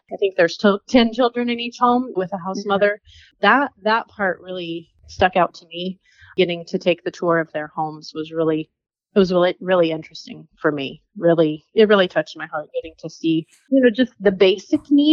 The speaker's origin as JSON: {"language": "English", "region": "California", "country": "United States", "said": "Yes, I'm from California."}